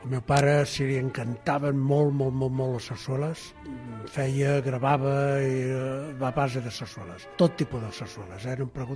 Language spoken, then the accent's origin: Catalan; Barcelona, Catalonia, Spain; Jo vivia a Barcelona, que jo sóc de Barcelona tota la vida, vivia al carrer Enric Granados, i era un xavalet, devia tindre 6-7 anys